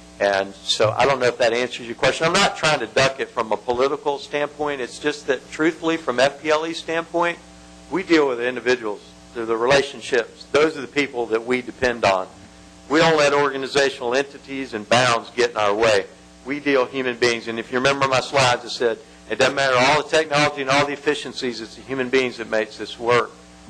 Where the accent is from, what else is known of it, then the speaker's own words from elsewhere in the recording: Jacksonville, Florida, United States; I grew up in Jacksonville, and consolidation came in there, and I heard Sheriff Rutherford speak to that. And of course, I'm from Leon County